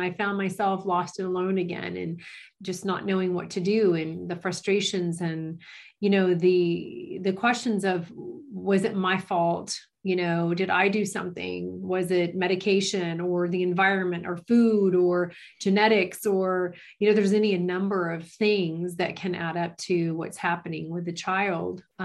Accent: Orlando, Florida, United States; now in Tennessee, United States; Well, I am from Orlando, Florida, actually, and I live in Tennessee now.

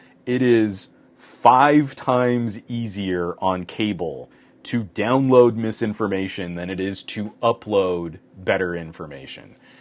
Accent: United States; I'm from the United States. It's not a reflection on my opinion on Ukraine's sovereignty. It's just a bad, lazy habit of a North American.

